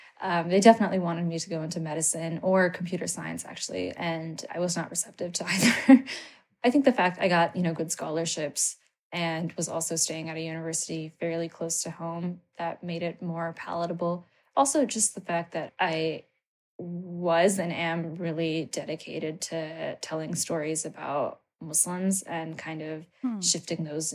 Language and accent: English; Maryland, United States; also born or lived in Canada; I grew up in Maryland. I was actually born in Canada. Yeah, my family moved, my parents moved to the U.S. and then lived between the U.S. and Canada for, you know, while I was a child, but I grew up in Maryland.